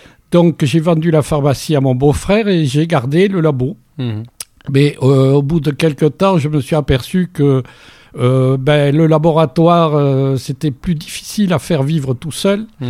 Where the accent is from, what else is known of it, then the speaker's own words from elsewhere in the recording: Soustons, Nouvelle-Aquitaine, France; moi aussi je suis né à Dax, mais en réalité mes parents habitaient Souston. Mon père était pharmacien à Souston